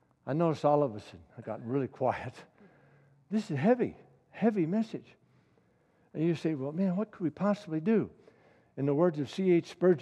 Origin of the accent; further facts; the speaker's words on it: South Carolina, United States; I was raised in South Carolina, you know, and I don't associate.